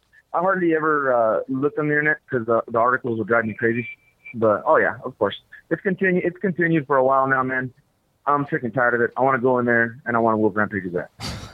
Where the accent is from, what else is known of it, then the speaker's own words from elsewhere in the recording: El Paso, Texas, United States; Oh, no. No, of course not. When I was young, we all used to go to Juarez.